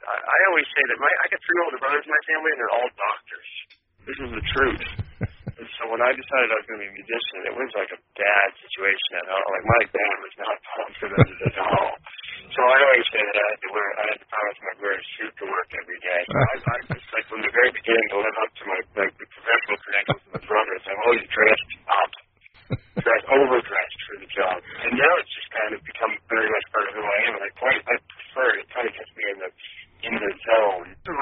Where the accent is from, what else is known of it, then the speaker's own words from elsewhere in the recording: Fredericton, New Brunswick, Canada; We're all from New Brunswick, is where we're from in Canada. So Alan Jeffries is from Fredericton, New Brunswick, which is where I was born and raised.